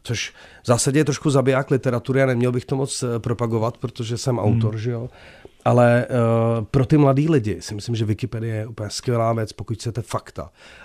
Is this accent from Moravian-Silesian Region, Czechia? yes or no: no; Žižkov, Prague, Czechia; No tak já mám ty kořeny fakt jako zapuštěný na tom Žižkově.